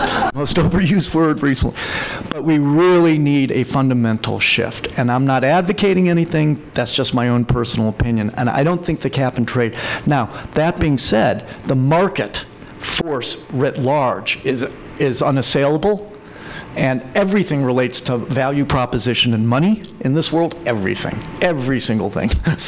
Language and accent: English; Maryland, United States; box turtles in my home state of Maryland are going near extinct